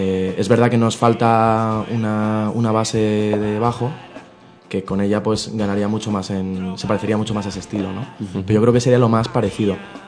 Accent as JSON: {"language": "Spanish", "town": "Rivas-Vaciamadrid", "region": "Community of Madrid", "country": "Spain", "tie": "born or raised there", "said": "yo soy de Rivas, nací en Madrid, vivo allí."}